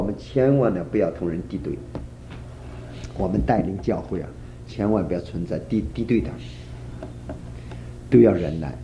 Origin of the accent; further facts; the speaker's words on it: Shandong, China; 好像我们山东的响马啊，我们在家乡里那个土匪就是我们隔壁村的人